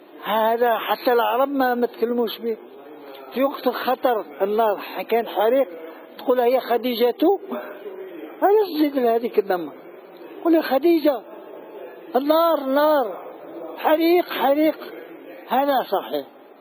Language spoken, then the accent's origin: Arabic; Algeria; هذا شاع عندنا في الجزائر، لماذا لا يشيع في سوريا وفي العراق إلى آخره؟